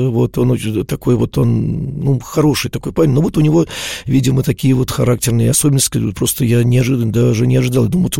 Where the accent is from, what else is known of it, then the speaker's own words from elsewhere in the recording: Moscow, Russia; born there; я уже родился, когда мы жили в Выхино, тогда Ждановская была, Ждановская, Ташкентская улица была.